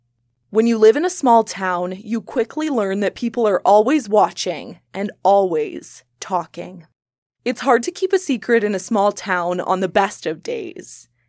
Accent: Saskatchewan, Canada; Shell Lake is about a 40-minute drive from my hometown.

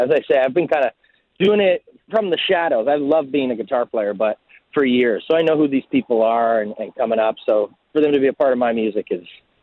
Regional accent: Waterloo, Ontario, Canada; I think I heard it for the first time in my hometown. I'm from Waterloo.

